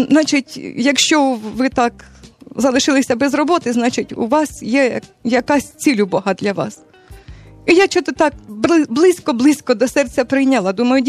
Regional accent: Pavlenkove, Sumy Oblast, Ukraine; Я сама із Сумської області, Лебединський район, село Павленково, родилася там. Потім навчалася у Харкові 84-85 роки.

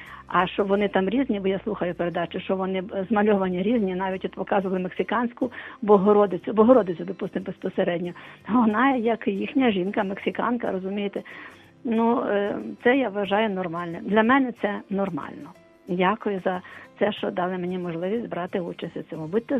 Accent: Lviv Oblast, Ukraine; я з Львівщини.

